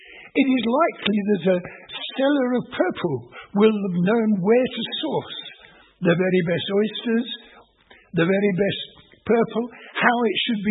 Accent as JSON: {"language": "English", "country": "United Kingdom", "said": "Now, I suppose we, being British, who use the word colony in a sense that we understand well"}